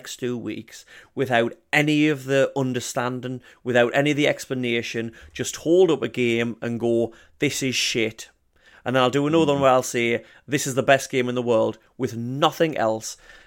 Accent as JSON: {"language": "English", "region": "England", "country": "United Kingdom", "said": "We honestly have more akin with the Scottish, I think, than the rest of England, but we get to say we're English, which is good."}